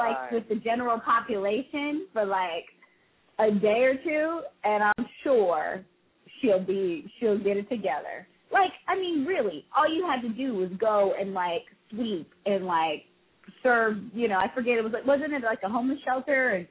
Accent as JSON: {"language": "English", "region": "Texas", "country": "United States", "said": "I'm from Texas, so that's just, you know, I've got it in me. I've got the country in me."}